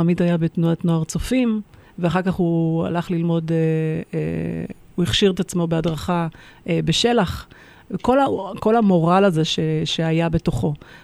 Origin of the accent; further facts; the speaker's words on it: Sderot, Southern District, Israel; also born or lived in Ramat Gan / Tel Aviv; תושבת העיר שדרות. נולדתי וגדלתי בעיר שדרות. ברוך השם, משפחה ענפה. תומכת, אוהבת. עברתי לרמת גן מיד אחרי הצבא